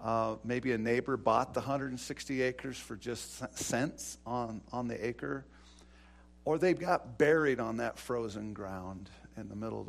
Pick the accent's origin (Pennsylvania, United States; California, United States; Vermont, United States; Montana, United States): Montana, United States; Fort Benton lies on the Missouri River, just about, 60, 70 miles from my hometown.